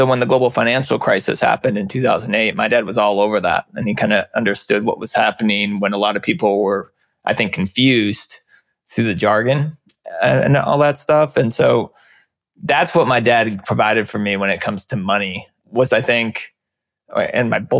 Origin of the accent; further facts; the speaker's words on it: United States; gave us a pretty good quality of life growing up in the United States.